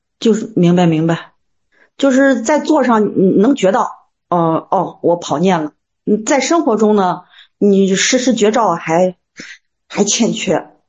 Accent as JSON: {"language": "Chinese", "region": "Shandong", "country": "China", "said": "老师好，我是山东人。"}